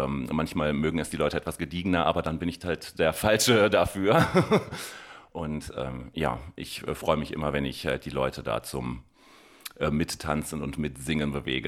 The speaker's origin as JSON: {"language": "German", "town": "Bückeburg", "region": "Lower Saxony", "country": "Germany", "tie": "born or raised there", "said": "Ich bin in Bückeburg geboren, bin da auch zur Schule gegangen, also bin da tief verwurzelt."}